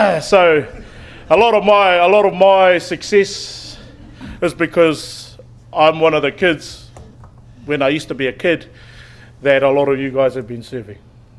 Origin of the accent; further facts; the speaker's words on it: Waitakere, Auckland, New Zealand; Because I was born and raised out in Waitakere, out in West Auckland